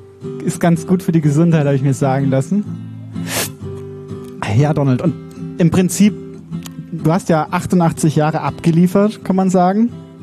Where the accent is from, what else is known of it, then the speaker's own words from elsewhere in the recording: Fürth, Bavaria, Germany; Ich bin ja aus Bayern, ich bin in Fürth geboren.